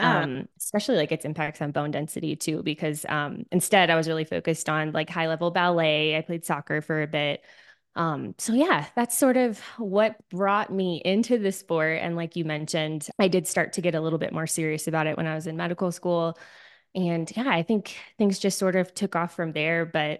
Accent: San Diego, California, United States; because I grew up in San Diego, but my dad worked in like further inland.

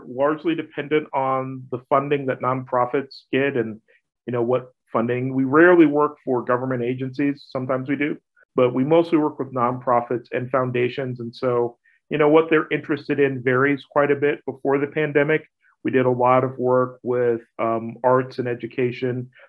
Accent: New York, United States; also born or lived in Texas; I was born in New York State. I lived there and went to school there off and on in my childhood. I also grew up partially in Texas, went to college there in Austin and lived there for quite a while.

